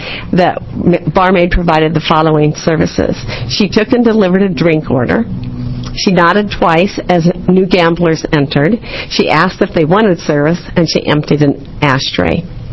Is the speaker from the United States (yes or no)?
yes; Portland, Oregon, United States; I'm from Portland, Oregon.